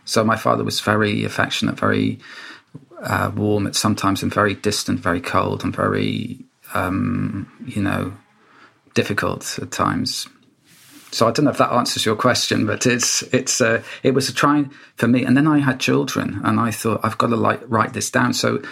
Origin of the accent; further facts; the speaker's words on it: Wales, United Kingdom; when I was a child and growing up in Wales